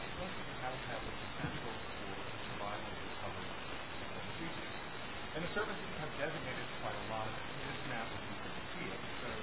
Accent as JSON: {"language": "English", "region": "Maine", "country": "United States", "tie": "born or raised there", "said": "these maps, which show my home state of Maine"}